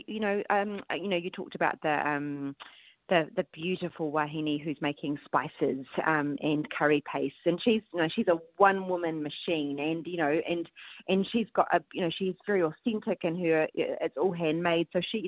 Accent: New Zealand; I'm always really proud as a Kiwi when one of our suppliers, you know, hits Australia

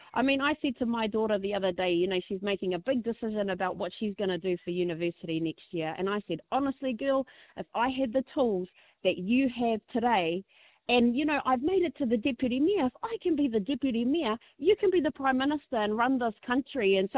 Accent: Gisborne, New Zealand; when I was a tamaiti growing up in Turanganui a Kiwa

